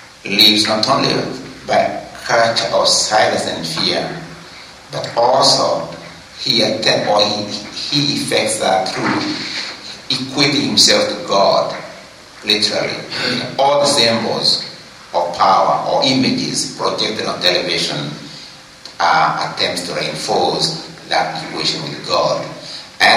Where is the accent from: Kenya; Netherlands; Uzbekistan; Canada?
Kenya; English is a second language; now in Castle, United States; Now, I come from Kenya, although I live here in Castle, California now